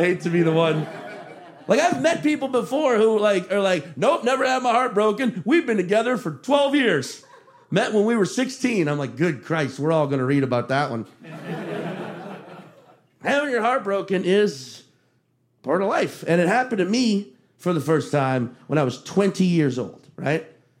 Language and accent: English; New Orleans, Louisiana, United States; I've said, oh, I'm from New Orleans, and they react like, woo!